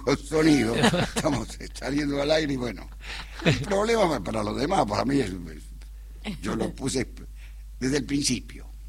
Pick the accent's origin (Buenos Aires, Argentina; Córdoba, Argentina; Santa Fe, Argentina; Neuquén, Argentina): Buenos Aires, Argentina; born there; Yo nací en Chacarita.